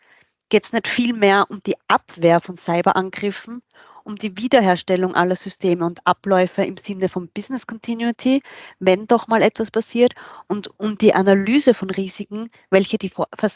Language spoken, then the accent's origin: German; Austria; Bei uns in Österreich heißt das Pendant GovZERT.